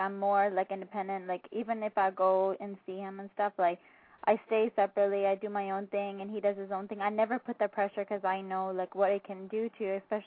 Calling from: British Columbia, Canada; Hi there. I'm calling from Canada.

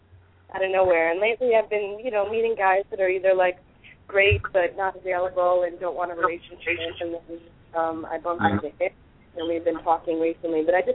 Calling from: New York, United States; And, I'm from New York, and I had a question for you.

